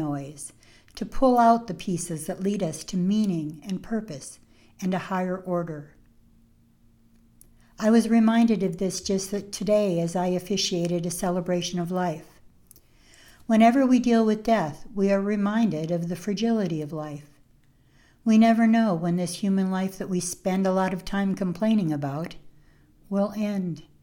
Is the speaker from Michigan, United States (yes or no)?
yes; Lansing, Michigan, United States; moved away as an adult; now in Oklahoma, United States; 30 years ago for me, I left my hometown of Lansing. I packed up the three kids into my Ford Taurus station wagon, packed up the kids and our belongings, and moved to Oklahoma.